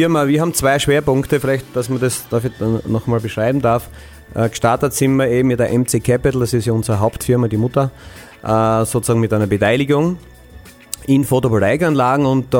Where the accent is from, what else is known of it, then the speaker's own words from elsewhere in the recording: Graz, Styria, Austria; Ich bin Made in Austria, ich komme aus Graz